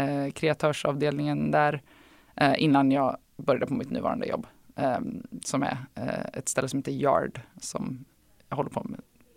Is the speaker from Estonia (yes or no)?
no; Jönköping, Jönköping County, Sweden; på distans från Jönköping där jag kommer ifrån.